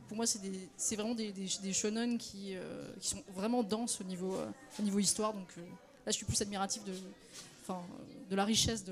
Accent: Lille, Hauts-de-France, France; born there; Parce qu'en fait, je suis née à Lille.

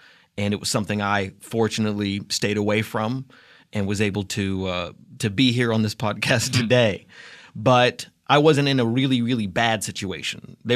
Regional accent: Las Vegas, Nevada, United States; And I grew up in Las Vegas, Nevada.

